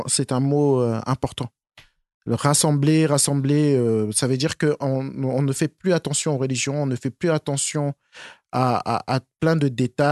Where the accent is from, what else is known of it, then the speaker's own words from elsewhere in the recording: Melun, Île-de-France, France; si je dois raconter mes origines, j'ai grandi à Melun, hein, au Mai 77.